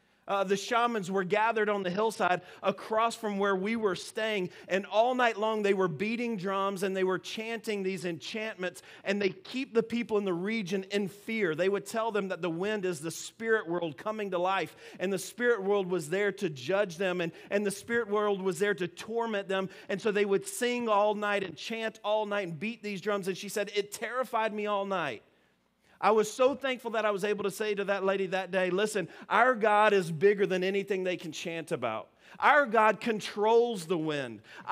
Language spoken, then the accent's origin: English; Alabama, United States; I am from Alabama, but I married a Yankee, and she taught me how to talk fast.